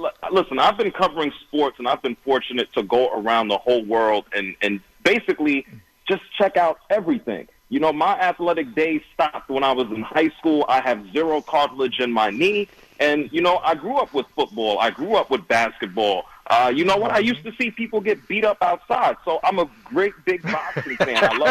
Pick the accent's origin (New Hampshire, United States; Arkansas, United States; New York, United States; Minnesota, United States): New York, United States; now in Atlanta, United States; You know, I grew up in New York. I've been living in Atlanta for a couple years now